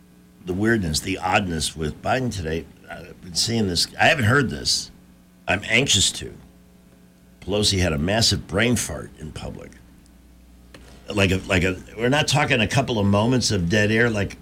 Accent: Chicago, Illinois, United States; You know, I come from Chicago where we had all these different ethnic enclave neighborhoods. Greek, Irish, Polish, Lithuanian.

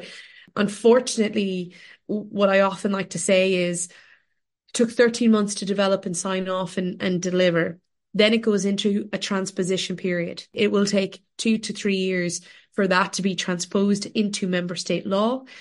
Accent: United States; now in Ireland; We grew up in the States. We moved back to the west coast of Ireland in a small village called Shrewl in 1994.

